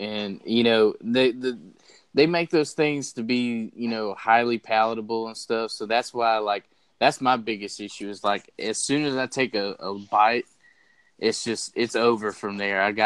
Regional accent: North Carolina, United States; Dude, I was gonna ask if you knew of Duck Donuts because we're from North Carolina, and I know you're on the same coast.

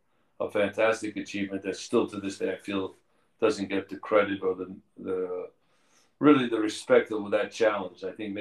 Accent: New York, United States; now in Los Angeles, United States; it was a great opportunity to coach in my hometown in New York at Giant Stadium and then come to Los Angeles

